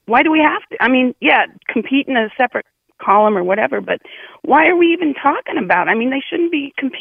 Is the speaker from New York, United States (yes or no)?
no; California, United States; also born or lived in San Francisco; And I also lived in San Francisco most of my life. Actually, I'm native Californian.